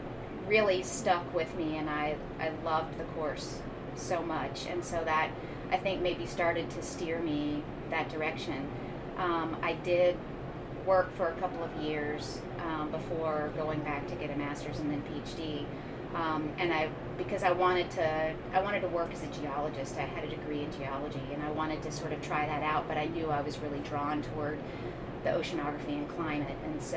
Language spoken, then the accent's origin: English; North Carolina, United States; And I grew up in North Carolina and grew up going to the Outer Banks quite a bit. I have family there